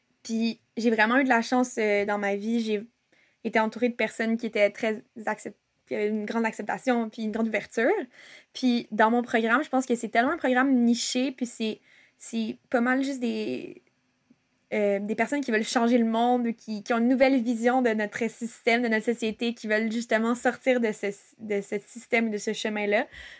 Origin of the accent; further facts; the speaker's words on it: Montreal, Quebec, Canada; born there; also born or lived in Gaspésie; now in Sherbrooke, Canada; j'ai 24 ans. En ce moment, j'habite à Sherbrooke, à Lennoxville, mais je suis née à Montréal, même si je m'identifie plus comme gaspésienne parce que ça fait quelques années que je vis en Gaspésie.